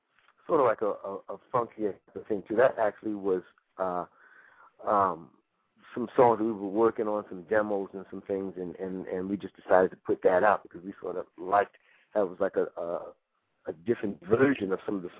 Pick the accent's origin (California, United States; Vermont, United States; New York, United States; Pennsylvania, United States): New York, United States; New York City; 959 represents the numbers of the house that I grew up in the Bronx.